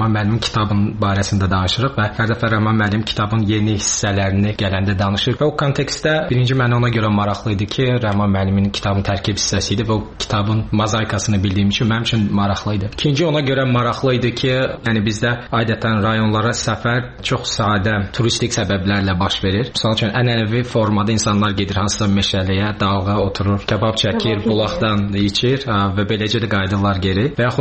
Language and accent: Azerbaijani; Shusha, Karabakh, Azerbaijan; born there; moved away; Şuşada doğulmuşam. 92'nin sonundan bura köçmüşük. Məcbur köçkünəm.